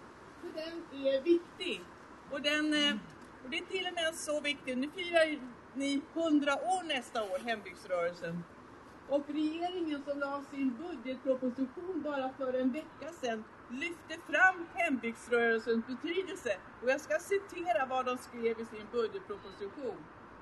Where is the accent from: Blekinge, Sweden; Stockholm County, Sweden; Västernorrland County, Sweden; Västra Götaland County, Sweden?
Stockholm County, Sweden; Jag har nämligen min hembygd i norra Roslagen. Jag är skärgårdsunge och jag är bondunge